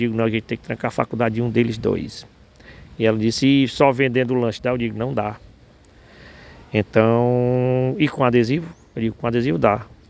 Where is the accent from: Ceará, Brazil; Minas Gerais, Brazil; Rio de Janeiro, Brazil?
Ceará, Brazil; Santa Quitéria; eu venho da cidade de Santa Quitéria, no Ceará … pelo Nordeste.